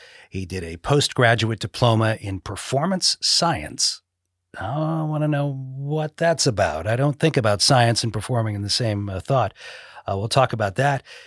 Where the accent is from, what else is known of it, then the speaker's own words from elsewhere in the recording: Boston, Massachusetts, United States; also born or lived in Chicago; And I grew up in Boston and lived in Chicago